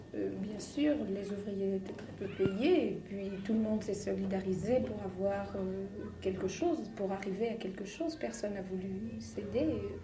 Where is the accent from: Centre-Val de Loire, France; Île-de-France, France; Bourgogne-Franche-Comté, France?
Centre-Val de Loire, France; Orléans; moi je suis orléanaise, mais pas d'origine orléanaise. Je suis née à Orléans, mais c'est tout. Mes parents n'étaient pas orléanais.